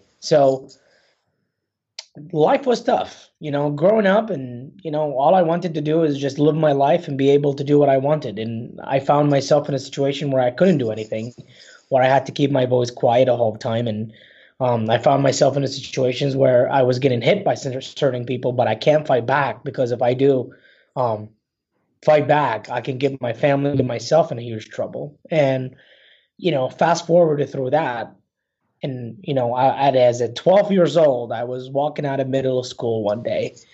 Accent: Baghdad, Baghdad Governorate, Iraq; Yeah, so I was born and raised in Baghdad, Iraq. You know, I grew up in a very awesome. Baghdad is called Al-Ghazaliyah, which was about 15 minutes from the capital.

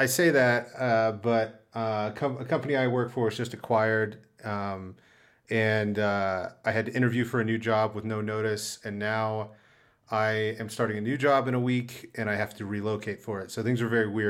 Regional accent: Pensacola, Florida, United States; also born or lived in Jacksonville; I grew up in Pensacola. I grew up in Pensacola, went to high school in Pensacola, and then went to college in Jacksonville and just stayed there for a while.

